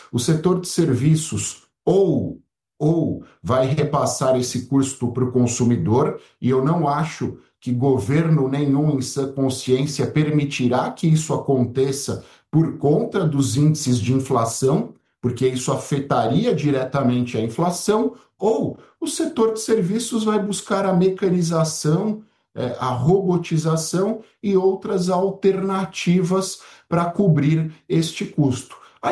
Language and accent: Portuguese; São Paulo, Brazil; Eu sou do ABC Paulista